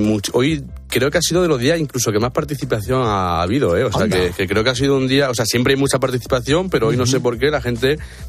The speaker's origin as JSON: {"language": "Spanish", "town": "Almadén", "region": "Castilla-La Mancha", "country": "Spain", "said": "Yo soy de Almadén, de Ciudad Real."}